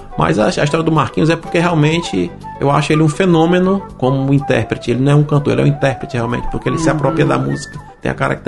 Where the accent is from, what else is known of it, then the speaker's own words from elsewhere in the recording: Iguatu, Ceará, Brazil; born there; O meu pai é de São Benedito e eu nasci no Iguatu.